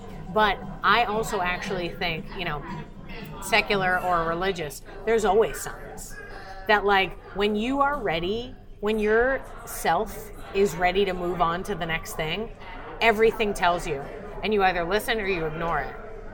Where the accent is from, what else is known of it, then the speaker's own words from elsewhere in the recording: Boston, Massachusetts, United States; now in Austin, United States; I'm from Boston. I live in Austin, Texas. These are not close.